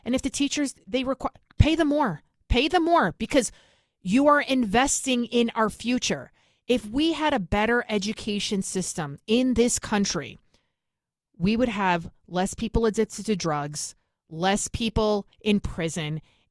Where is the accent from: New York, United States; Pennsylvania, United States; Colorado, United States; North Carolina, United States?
New York, United States; Bronx; now in Westchester County, United States; I'm from the Bronx, born and raised. Now I live in Westchester County, which is a nice suburb outside of New York City.